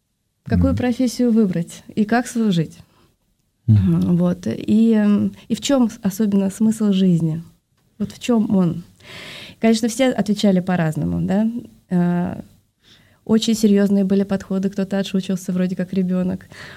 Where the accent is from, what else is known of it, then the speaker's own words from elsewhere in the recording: Moscow, Russia; born there; я родилась в Москве. Семья у меня такая, ну, скажем, благочестивая.